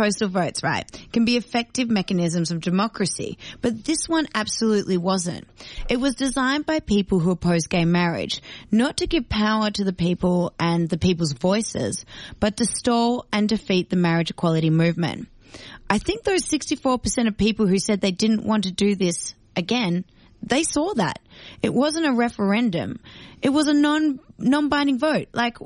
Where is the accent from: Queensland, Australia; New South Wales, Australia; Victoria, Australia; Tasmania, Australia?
Tasmania, Australia; Tasmania, my home state, repping hard with a 63.6%.